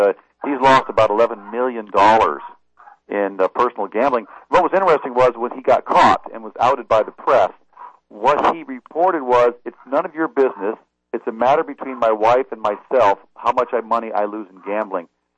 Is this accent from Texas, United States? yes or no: yes; Fort Worth, Texas, United States; You know, I'm from Fort Worth.